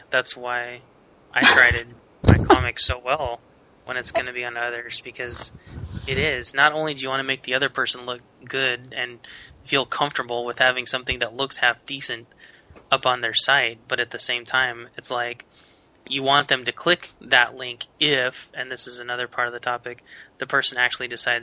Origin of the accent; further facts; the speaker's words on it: Washington, United States; accent: Washingtonian; Yes, and it's my Washingtonian accent from calling everyone an asshole on the road.